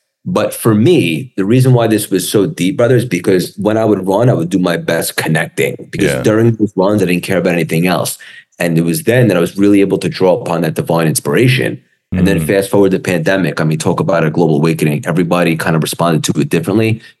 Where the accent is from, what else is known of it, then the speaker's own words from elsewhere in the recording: Long Island, New York, United States; Pretty much. I mean, I grew up in Long Island.